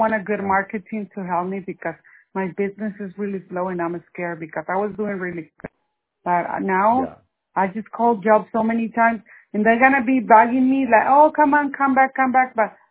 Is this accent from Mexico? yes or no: yes; Mexico; English is a second language; I don't want to be lazy because I've been here my whole life. I'm from Mexico, but I've been lazy. I need to only English because I need to learn more.